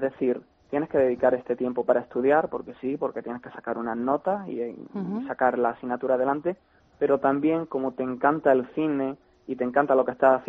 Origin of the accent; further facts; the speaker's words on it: Jaén, Andalusia, Spain; Soy de Jaén, de Andalucía, pero bueno, estoy estudiando aquí en la Universidad Carlos III.